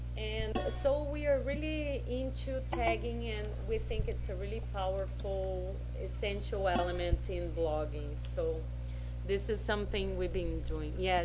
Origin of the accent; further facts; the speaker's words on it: Brazil; I'm from Brazil